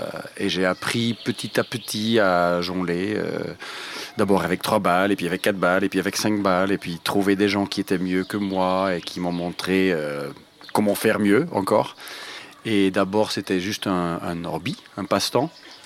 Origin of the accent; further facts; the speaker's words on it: Belgium; Je suis jongleur, je suis belge.